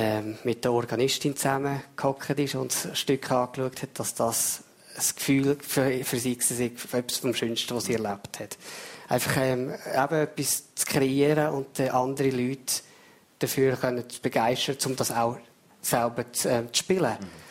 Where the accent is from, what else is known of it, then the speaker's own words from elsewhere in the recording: Stanz, Austria; accent: Stanz dialect; Das war auch noch spannend, mal im Stanzer Dialekt zu schreiben. Ich habe ja nicht irgendeinen reinen Dialekt